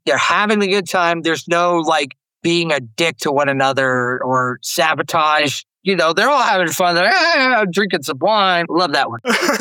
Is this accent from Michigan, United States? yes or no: no; Arizona, United States; My home state.